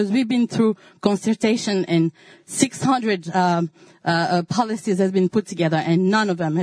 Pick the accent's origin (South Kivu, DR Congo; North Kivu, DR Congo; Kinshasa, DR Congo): Kinshasa, DR Congo; I side with my brother from Congo, Brazzaville, because I'm from Congo, Kinshasa.